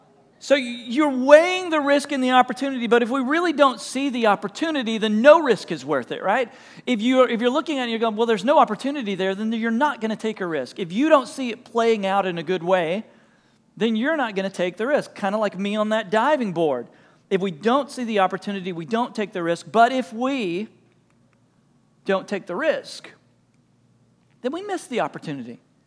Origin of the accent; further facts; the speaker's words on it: Texas, United States; now in Nebraska, United States; I'm from East Texas. It's like, we don't have lakes here, Lance. We're in Nebraska.